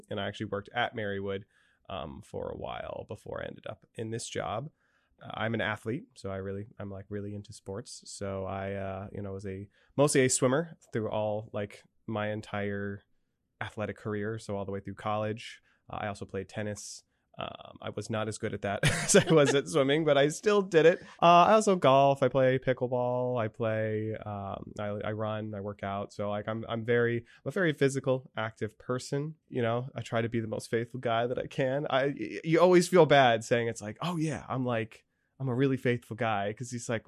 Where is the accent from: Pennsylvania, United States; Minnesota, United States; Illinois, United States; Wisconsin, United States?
Pennsylvania, United States; Danville; also born or lived in Scranton; So I am originally from the diocese. I grew up in St. Joseph's in Danville.